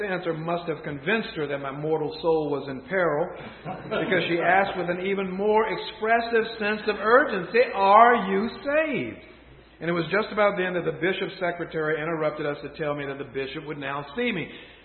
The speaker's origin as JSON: {"language": "English", "town": "Smithfield", "region": "Virginia", "country": "United States", "tie": "born there", "said": "By God's grace, I was born in Smithfield, Virginia, in the United States of America in the second half of the 20th century."}